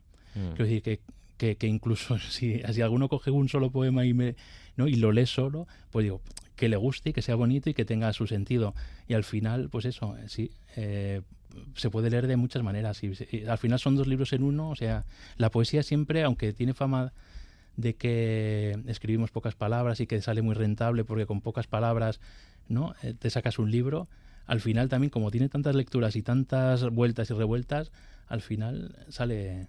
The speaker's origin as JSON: {"language": "Spanish", "country": "Spain", "said": "yo empecé a escribir en castellano, ¿no? Porque es mi lengua materna, pero después cuando empecé a escribir en euskera"}